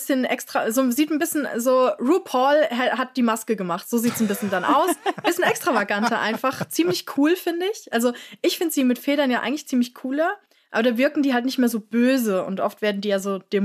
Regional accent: Frankfurt, Hesse, Germany; wohne hier ja in Frankfurt in der Nähe vom Senckenberg-Museum und ich bin ja in Frankfurt aufgewachsen

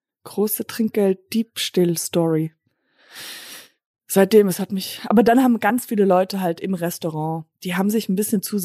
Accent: Germany; ich bin Deutsche.

